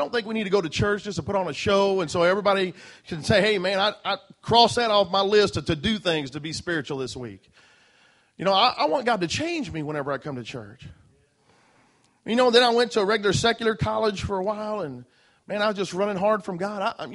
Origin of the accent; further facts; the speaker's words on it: Midwest, United States; also born or lived in Dallas and Fort Worth area, Texas; I said I'm originally from Dallas and Fort Worth area, but I spent a lot of growing up years in the central Midwest.